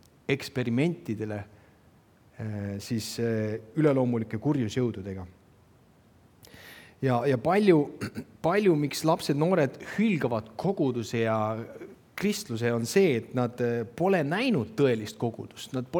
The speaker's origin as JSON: {"language": "Estonian", "town": "Viljandi", "region": "Viljandi County", "country": "Estonia", "tie": "born or raised there", "said": "kasvasime Viljandis üles, seal oli järve jooks"}